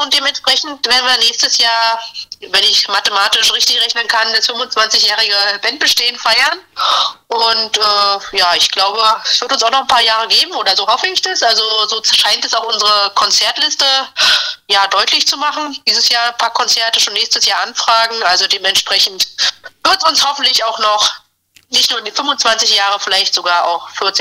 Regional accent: Berlin, Germany; Genau, wir sind in Berlin, wir sind Berliner

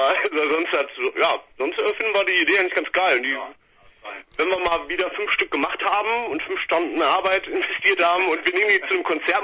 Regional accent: Duisburg, North Rhine-Westphalia, Germany; Ja, wir kommen aus Duisburg, beziehungsweise Duisburg-Düsseldorf. Das teilt sich ein bisschen auf, aber ich sag mal, die Homebase ist auf jeden Fall in Duisburg-Neumühl.

